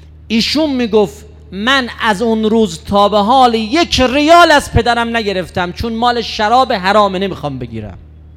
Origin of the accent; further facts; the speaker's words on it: Qom, Iran; ما قمیم، ما کنار کریمه اهل بیتیم،